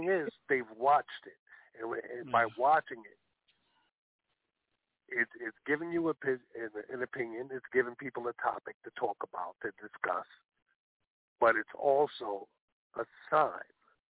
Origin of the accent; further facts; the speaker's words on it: Harlem, New York, United States; growing up in Harlem and everything else, I've seen decapitated bodies.